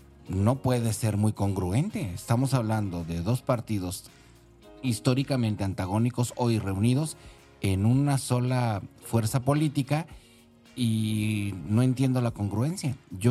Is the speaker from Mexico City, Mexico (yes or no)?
yes; Mexico City, Mexico; yo soy de la Ciudad de México